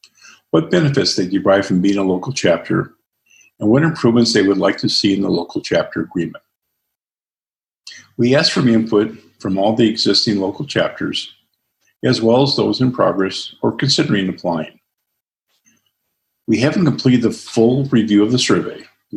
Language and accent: English; Mount Vernon, Washington, United States; from Mount Vernon, Washington.